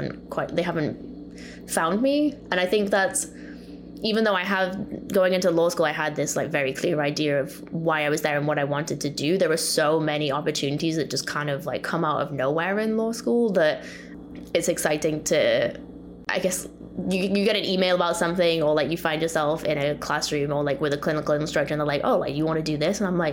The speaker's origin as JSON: {"language": "English", "town": "Newcastle", "region": "North East England", "country": "United Kingdom", "tie": "born or raised there", "said": "Newcastle United. That's my hometown football team."}